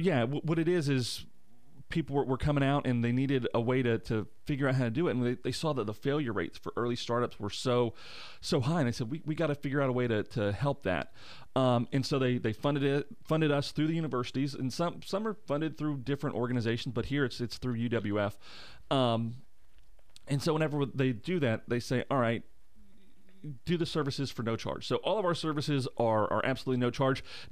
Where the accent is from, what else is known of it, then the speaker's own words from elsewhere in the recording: Pensacola, Florida, United States; You know, I grew up in Pensacola, so I know the area